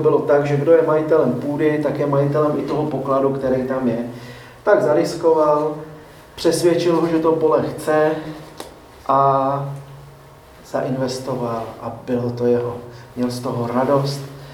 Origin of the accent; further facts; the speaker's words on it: Prague, Czechia; My jsme z Prahy, z města, takže neznáme to zemědělství zase tak dobře.